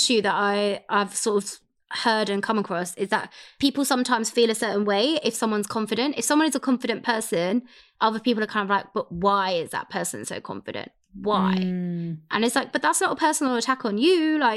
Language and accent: English; United Kingdom; Like, being British, we don't brag about things and we don't sell ourselves in the way that Americans sell themselves.